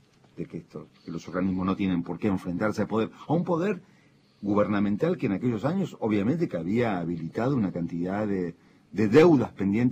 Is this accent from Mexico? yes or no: no; Argentina; como argentinos